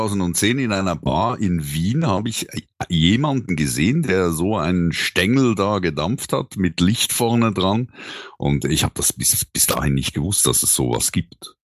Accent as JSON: {"language": "German", "country": "Switzerland", "said": "Ich bin Schweizer, ja, richtig."}